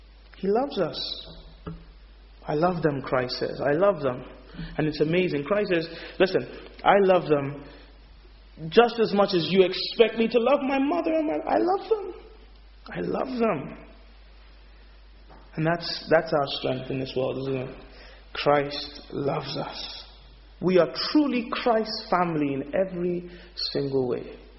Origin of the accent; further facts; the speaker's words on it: Nigeria; a fellow Nigerian. I'm originally Nigerian.